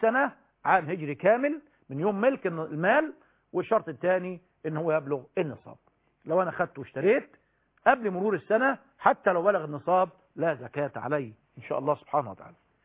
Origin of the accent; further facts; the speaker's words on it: Egypt; أهل مصر مش بلدنا مصر يعني،